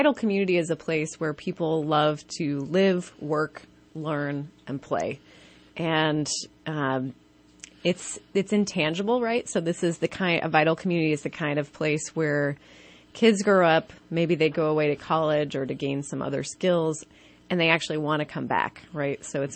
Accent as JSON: {"language": "English", "region": "Iowa", "country": "United States", "tie": "born or raised there"}